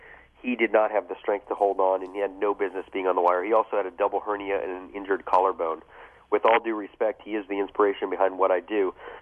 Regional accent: Sarasota, Florida, United States; when I'm home in my hometown of Sarasota, Florida, I give my wife and kids a hug and a kiss

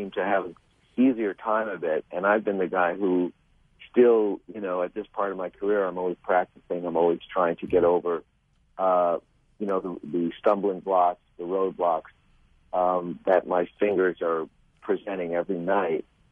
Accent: New York, United States; I grew up in New York, so I was used to snow

